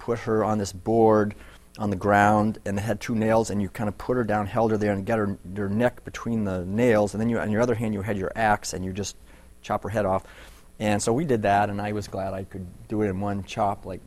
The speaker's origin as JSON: {"language": "English", "town": "Concord", "region": "Massachusetts", "country": "United States", "tie": "born there", "said": "I was born in Concord."}